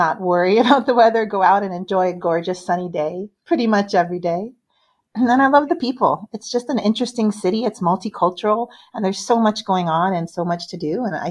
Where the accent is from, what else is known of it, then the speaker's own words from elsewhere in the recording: California, United States; I was born and raised in California.